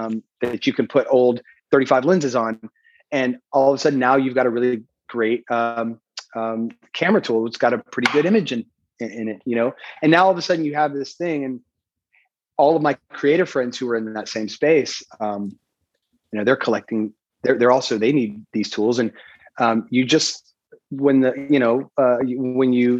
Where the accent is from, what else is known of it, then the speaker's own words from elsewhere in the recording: Texas, United States; now in Brooklyn, United States; You know, I'm born and raised in Texas. I live in Brooklyn and have with my family for a while.